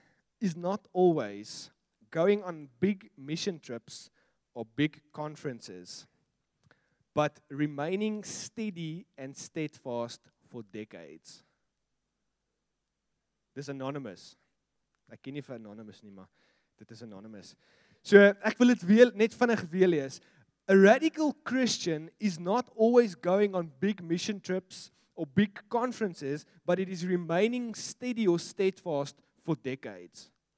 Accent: Gauteng, South Africa; now in Cape Town, South Africa; Okay, ek kom van Gauteng af. Okay, daar braai jy met charcoal.

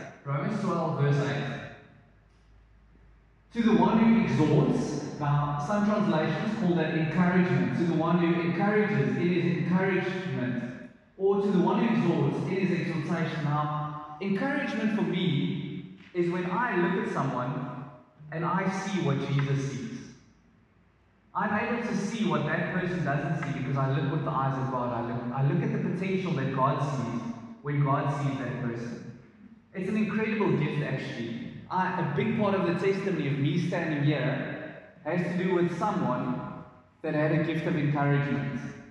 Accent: Boksburg, Gauteng, South Africa; The Boksburg was still very deep in me. I came from Boksburg. I was out of Boksburg, but the Boksburg wasn't out of me, unfortunately.

